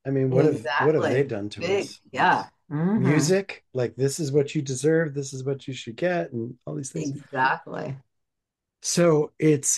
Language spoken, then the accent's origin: English; New Jersey, United States; also born or lived in New York City, United States; you know, growing up in New Jersey and New York City and going to New York City all the time